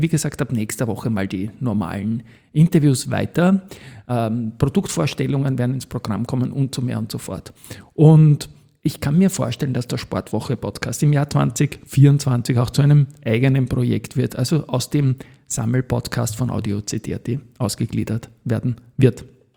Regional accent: Austria; als Österreicher bin ich natürlich ein großer Fan von Walter Hahn

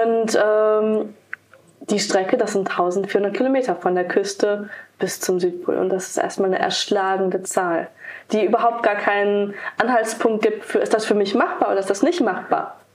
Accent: Bielefeld, North Rhine-Westphalia, Germany; ich komme ursprünglich aus Bielefeld.

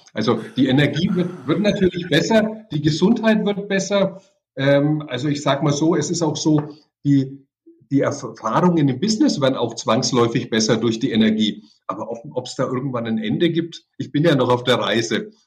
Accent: Bavaria, Germany; accent: Franconian; ich spreche Fränkisch

